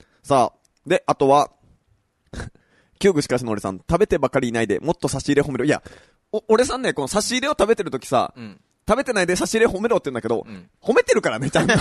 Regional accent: Kagoshima, Japan; 僕、鹿児島出身だから、もともと本当に日焼け強かったというか、

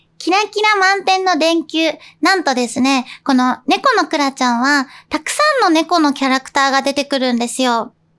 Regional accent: Tokyo, Japan; 東京出身、東京育ち、東京生まれの私は、もちろん東京、千葉、埼玉、神奈川はいっぱい行ったことあるんですけど、

